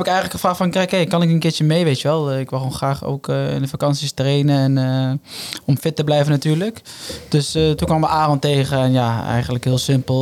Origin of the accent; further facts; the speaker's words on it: Elst, Gelderland, Netherlands; We komen uit dezelfde streek. Ja, hij komt uit Arnhem, ik kom uit Elst.